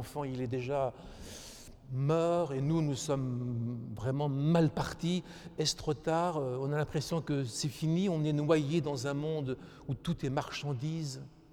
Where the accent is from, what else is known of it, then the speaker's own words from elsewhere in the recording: France; J'ai vécu près de la Seine toute mon enfance, et sur la Seine, il passe des pétroliers gigantesques.